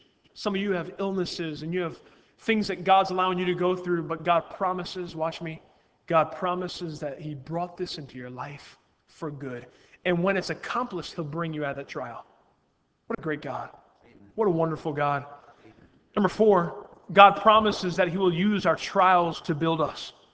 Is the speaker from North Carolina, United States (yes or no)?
yes; North Carolina, United States; And growing up in North Carolina, I see the beautiful pines and how they soar